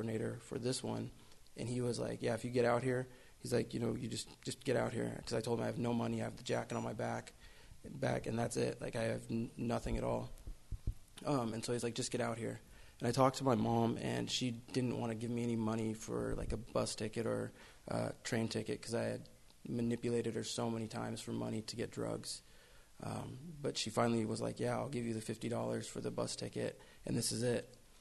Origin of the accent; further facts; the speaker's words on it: Everett, Washington, United States; I'm from Everett, like the Everett, Seattle area.